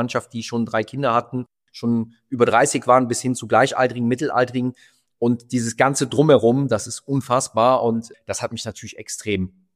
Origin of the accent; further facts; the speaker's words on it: Mönchengladbach, North Rhine-Westphalia, Germany; Borussia Mönchengladbach, bin dort geboren, gebürtiger Gladbacher